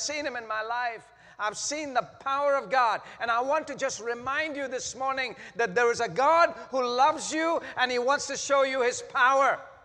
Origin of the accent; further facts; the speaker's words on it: India; You see, I grew up in India